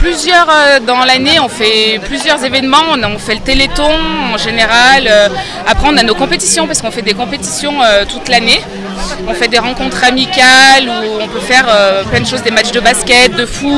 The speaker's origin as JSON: {"language": "French", "town": "Saint-Priest-en-Jarez", "region": "Auvergne-Rhône-Alpes", "country": "France", "said": "Pas du tout, on est de Saint-Priest-en-Jarret, dans le 42 à côté de Saint-Étienne."}